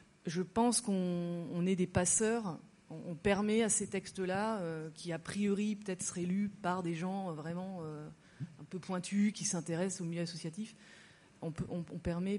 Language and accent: French; Ajaccio, Corsica, France; À Ajaccio aussi, hein, puisque je viens d'Ajaccio.